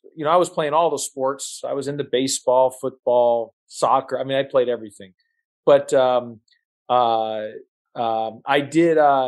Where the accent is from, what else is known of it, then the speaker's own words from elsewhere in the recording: Houston, Texas, United States; This was in Houston, Texas. I grew up in Houston, Texas. And and then I made my way on to the University of Arizona.